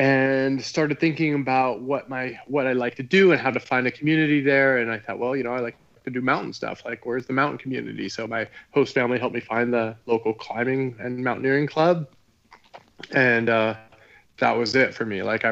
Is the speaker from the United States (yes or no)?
yes; Oregon, United States; also born or lived in Washington; when I was born in Washington State, grew up in Oregon.